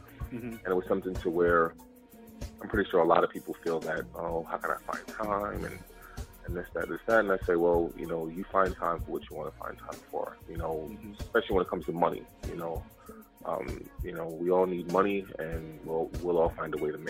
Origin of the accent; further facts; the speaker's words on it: Queens, New York, United States; also born or lived in Brownsville, Brooklyn; born and raised in Brownsville, Brooklyn. Moved out to Jamaica, Queens when I was about 6 years old.